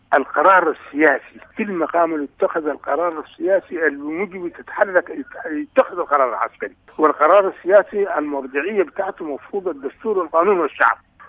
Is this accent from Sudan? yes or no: yes; Sudan; نعم أنا من السودان